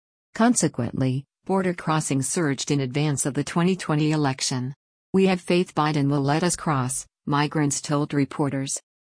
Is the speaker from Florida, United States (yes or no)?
yes; Florida, United States; including to my home state of Florida.